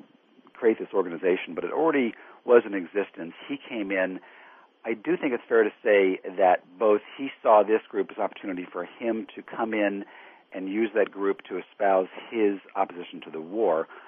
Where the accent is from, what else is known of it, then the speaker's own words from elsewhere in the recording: Washington, District of Columbia, United States; I grew up in Washington, D.C., so I remember the protests happening downtown